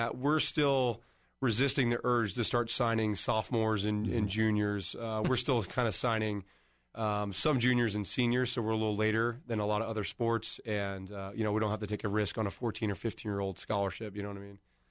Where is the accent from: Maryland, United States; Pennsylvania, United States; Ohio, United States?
Pennsylvania, United States; Philadelphia; I'm a huge Eagles fan. I grew up in Philadelphia, so I'm a big underdog guy.